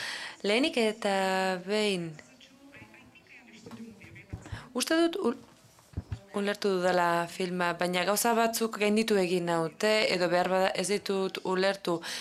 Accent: Germany; Alemaniatik nator, eta lehenik eta behin zoriondu egin nahi zaituztet filmagatik

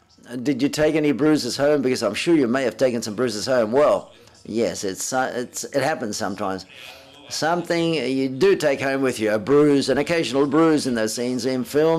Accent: Brazil; English is a second language; Hi, I'm from Brazil.

